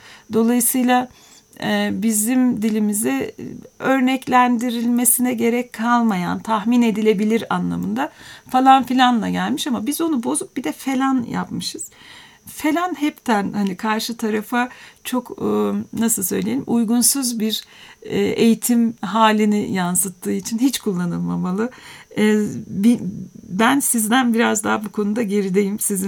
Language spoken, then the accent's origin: Turkish; Ankara, Turkey; Ben doğma büyüme Ankaralıyım.